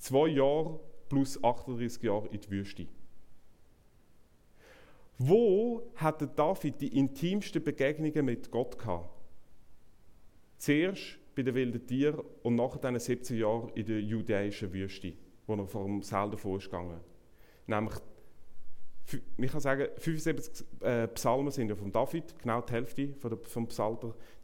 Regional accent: Aargau, Switzerland; Also im Aargau, wo ich aufgewachsen bin, hat man immer geschaut, wer der schnellste ist.

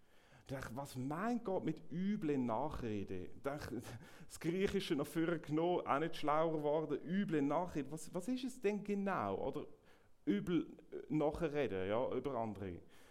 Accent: Switzerland; da sieht er ein riesiges Plakat, das sehen wir bei uns in der Schweiz am Gesang, mit einem grossen Bibelvers

